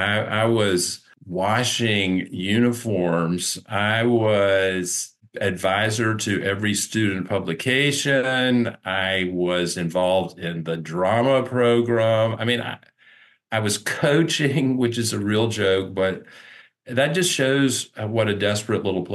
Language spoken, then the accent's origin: English; Roanoke, Virginia, United States; Well, I am a native of Virginia. I was born and raised in Roanoke. I attended the public schools here.